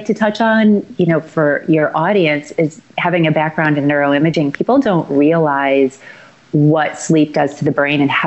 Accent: Chicago, Illinois, United States; I grew up in Chicago and went to high school in Barrington. So it's a northwest suburb of the city. So 45 minutes northwest of Chicago. So born and raised in Chicago, grew up showing horses

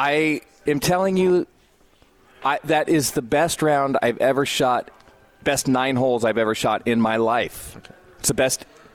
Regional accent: Los Angeles, California, United States; None of that is true. I grew up in South Central.

